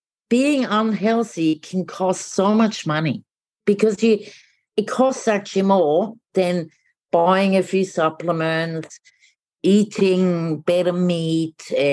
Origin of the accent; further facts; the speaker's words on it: Switzerland; Well, I'm from Switzerland.